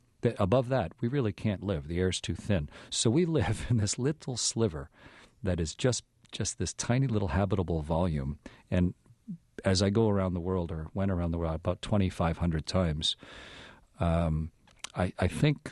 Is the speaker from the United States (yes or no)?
yes; Great Lakes, United States; And I'm from the Great Lakes areas.